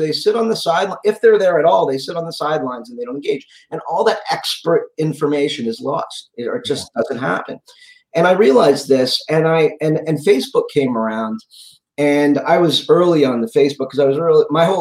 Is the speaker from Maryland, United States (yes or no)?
yes; Maryland, United States; I'm from the Maryland suburbs of Washington, D.C. I grew up there. I lived elsewhere, but I came back to practice.